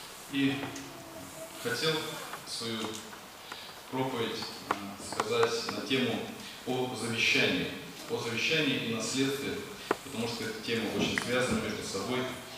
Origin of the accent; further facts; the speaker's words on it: Kemerovo Oblast, Russia; я из Сибири, из Кемеровской области.